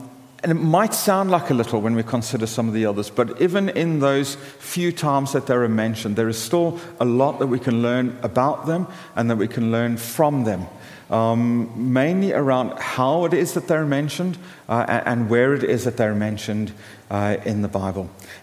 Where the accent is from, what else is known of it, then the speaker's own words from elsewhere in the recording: Port Elizabeth, Eastern Cape, South Africa; settled in an area that eventually developed into the city called Port Elizabeth, which is my hometown.